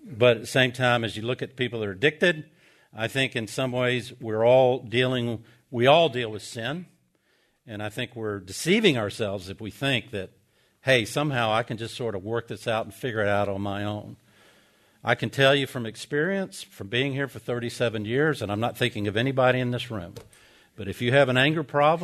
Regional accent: Atlanta, Georgia, United States; I grew up here in Atlanta, so I have people that I know that I grew up with.

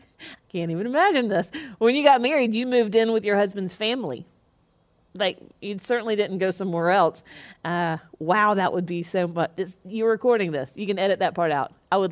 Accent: Spartanburg, South Carolina, United States; So we're from Spartanburg, South Carolina, and so the only thing we ever knew about Atlanta is you'd fly through there

